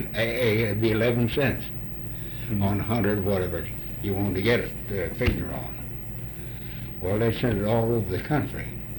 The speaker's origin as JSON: {"language": "English", "town": "North Little Rock", "region": "Arkansas", "country": "United States", "tie": "born or raised there", "said": "I was born in North Little Rock. At that time was called Argenta, which all they had over was Missouri Pacific shops."}